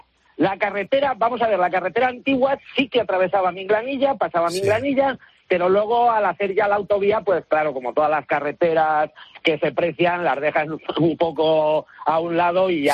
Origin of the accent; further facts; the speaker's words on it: Minglanilla, Castilla-La Mancha, Spain; Minglanilla es mi pueblo